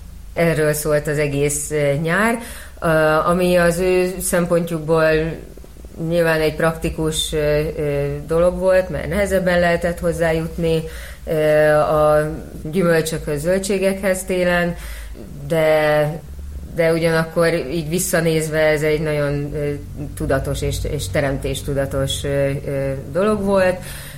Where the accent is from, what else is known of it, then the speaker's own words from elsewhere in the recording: Piliscsaba, Pest, Hungary; moved away as an adult; now in Budapest, Hungary; Én Pülis Csabán éltem 25 évet, aztán, amikor férjhez mentem, akkor beköltöztünk a városba, Budapestre, ráadásul a város közepére, az első kerületbe